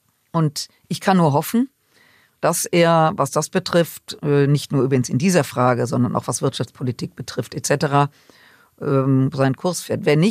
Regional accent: Rhineland, Germany; und jetzt komme ich aus dem Rheinland

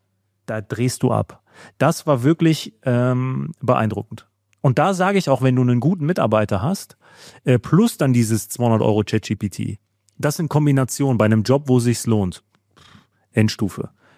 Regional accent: Germany; ich bin Deutscher, ich bin Korinthenkacker, ich denke deutsch, ich träume deutsch und ich bin auch von meinem ganzen Habitus deutsch

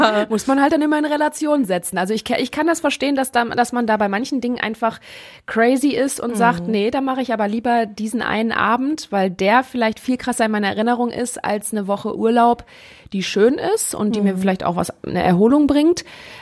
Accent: Neuss, North Rhine-Westphalia, Germany; now in Essen, Germany; Ich komme ja aus Neuss

